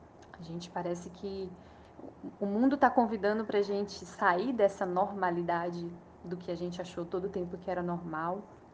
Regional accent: Maranhão, Brazil; 30 aninhos de vida aqui nessa terra. Moro no Maranhão, sou maranhense

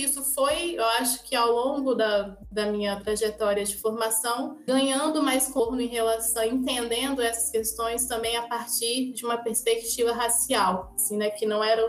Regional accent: Espírito Santo, Brazil; now in Salvador, Brazil; comecei o curso, né, em 2000, na Federal do Espírito Santo, eu sou capixaba, fiz o curso de graduação lá e depois vim para Salvador no mestrado e depois doutorado e acabei ficando.

